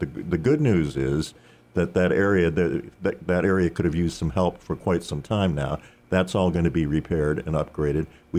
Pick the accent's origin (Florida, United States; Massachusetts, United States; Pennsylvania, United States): Massachusetts, United States; Great Barrington; I grew up in Great Barrington.